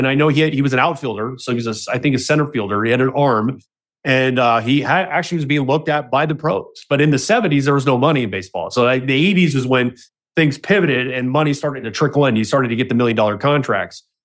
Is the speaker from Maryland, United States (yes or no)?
no; Anaheim, California, United States; I grew up in Anaheim, so the Angels were my go-to team.